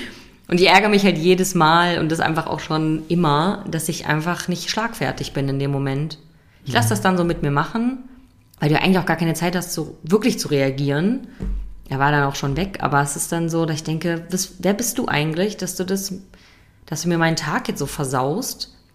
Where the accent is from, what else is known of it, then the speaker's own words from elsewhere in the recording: Hesse, Germany; Ja, aus Nordhessen.